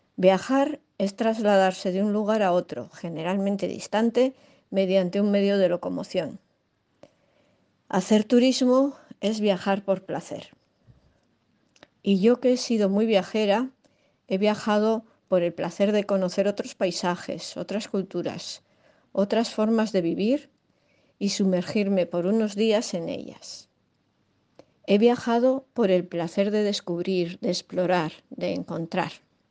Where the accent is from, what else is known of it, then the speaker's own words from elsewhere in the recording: Bilbao, Basque Country, Spain; Hace ya unos cuantos años que vivo en el casco viejo de Bilbao. Aunque como bilbaína lo conozco de toda la vida